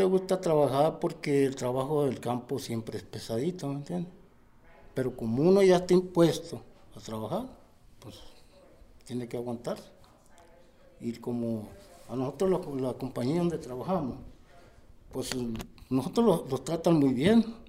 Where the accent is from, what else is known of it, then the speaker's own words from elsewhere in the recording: Ciudad Obregón, Sonora, Mexico; Ciudad Obregón, Sonora.